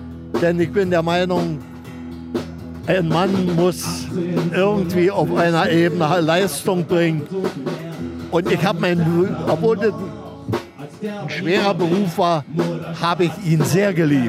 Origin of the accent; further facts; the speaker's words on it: Berlin, Germany; Ich bin groß geworden in Reinickendorf, hier im Bezirk Reinickendorf, da habe ich und bin eigentlich immer in Reinickendorf geblieben, später war ich, also hier Reinickendorf Ost war das früher, Residenzstraße